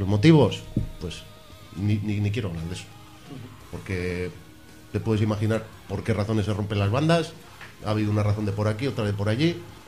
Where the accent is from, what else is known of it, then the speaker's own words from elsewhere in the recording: Santurtzi, Basque Country, Spain; yo soy de Santurce, pero sales afuera y dices, coño, de Santurce, un bilbaíno, no te molesta